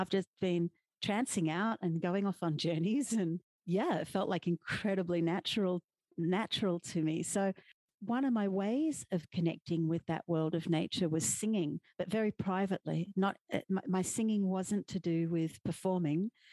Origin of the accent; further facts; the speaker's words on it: Australia; now in Las Vegas, United States; I'm originally from Australia, now living in Las Vegas, New Mexico.